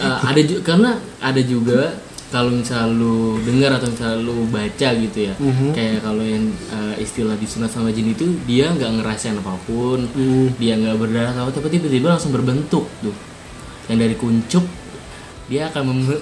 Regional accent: Jakarta, Indonesia; kalau karena gue dari lahir maksudnya di Jakarta

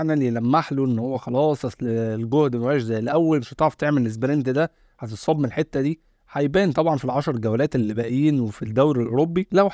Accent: Egypt; احنا مثلا حتى كمصريين

